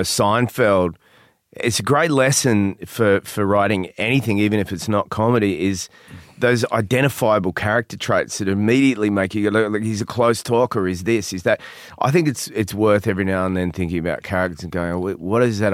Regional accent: Australia; accent: Australian; trying to get rid of my Australian accent

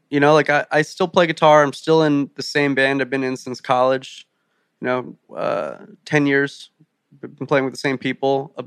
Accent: New Jersey, United States; Yeah, yeah. Asbury Park is not too far from where I grew up.

